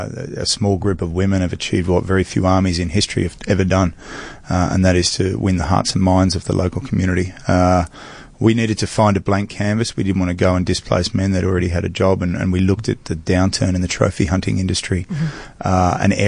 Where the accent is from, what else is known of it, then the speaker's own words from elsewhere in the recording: Australia; Maybe just being an Aussie, I think.